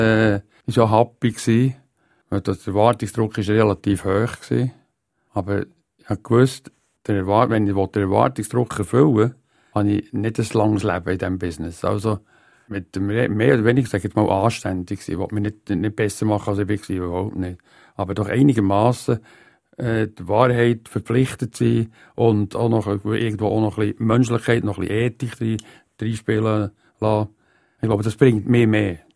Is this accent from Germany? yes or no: no; Ostermundigen, Bern, Switzerland; Wo ich herkomme? Ich bin zu Ostermundigen aufgewachsen.